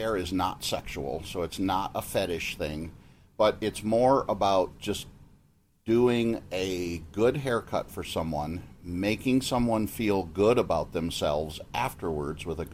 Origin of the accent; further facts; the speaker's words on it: Ohio, United States; now in Chicago, United States; I'm from Ohio.